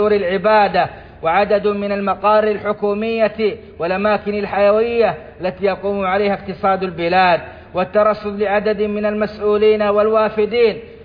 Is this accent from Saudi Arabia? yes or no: yes; Saudi Arabia; لقد علمتم ما قامت به بلادنا السعودية